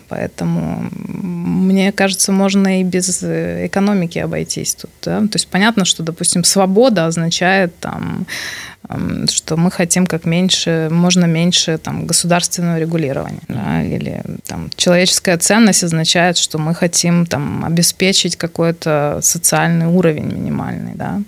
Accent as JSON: {"language": "Russian", "country": "Ukraine", "lives_now": "Belarus", "said": "я как украинка, которая давно живет в Беларуси, не вижу проблемы понимать и русский, и белорусский язык одновременно."}